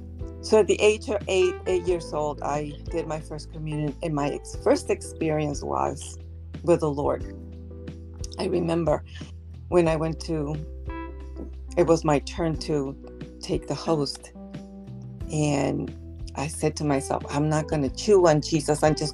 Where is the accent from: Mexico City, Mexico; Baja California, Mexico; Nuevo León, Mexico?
Baja California, Mexico; Tijuana; English is a second language; I'm from Mexico, Tijuana, Mexico.